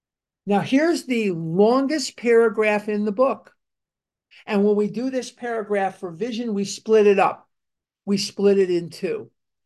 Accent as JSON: {"language": "English", "town": "Chicago", "region": "Illinois", "country": "United States", "tie": "born or raised there", "said": "And when I was a little boy, I grew up in Chicago."}